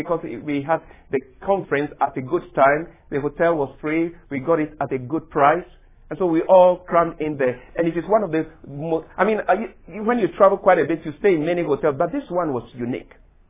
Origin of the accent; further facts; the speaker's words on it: Ghana; now in United States; "Where do you come from?" "I come from Ghana." You know, of course, I wouldn't tell you the village I come from. It's not on the map.